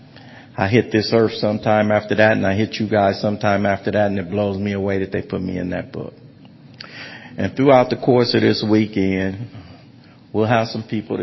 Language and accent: English; Los Angeles, California, United States; Kid who come from nothing. I come from Watts. Growing up in the 60s